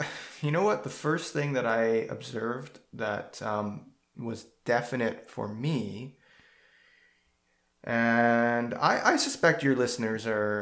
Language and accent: English; Canada; moved away as an adult; now in Italy; I'm a Canadian who currently lives in Italy with a family, beautiful wife, two young children, and I came to Italy about 10 years ago for love.